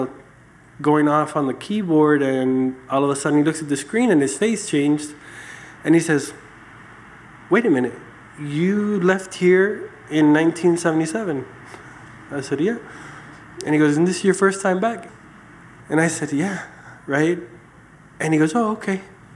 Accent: Miami, Florida, United States; And the weather has been horrible for me growing up in Miami, so close to the equator.

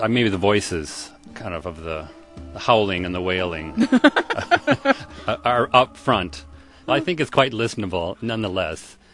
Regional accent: Minnesota, United States; Minnesota. And I studied cello at the University of Minnesota. And then I came to New York

